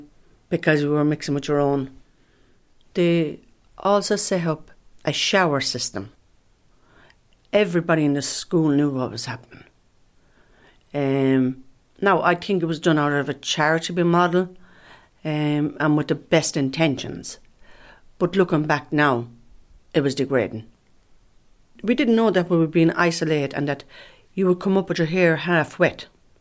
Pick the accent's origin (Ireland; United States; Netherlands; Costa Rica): Ireland; I'm an Irish traveller woman. I'm 54 years of age.